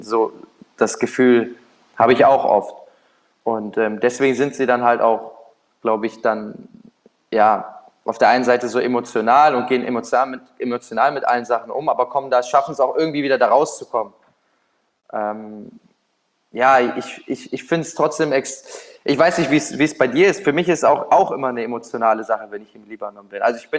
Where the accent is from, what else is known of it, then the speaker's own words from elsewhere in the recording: Düsseldorf, North Rhine-Westphalia, Germany; Ich bin in Düsseldorf da groß geworden